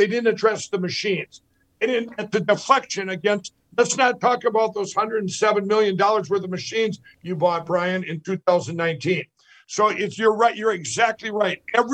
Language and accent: English; Minnesota, United States; Like my my home state of Minnesota, we have a lot of towns that have shrunk in the farming, in southern Minnesota